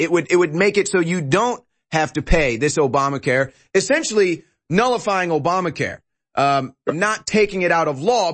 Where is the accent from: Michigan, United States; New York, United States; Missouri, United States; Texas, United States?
Missouri, United States; St. Louis; I hope I make St. Louis proud. That is my hometown after all.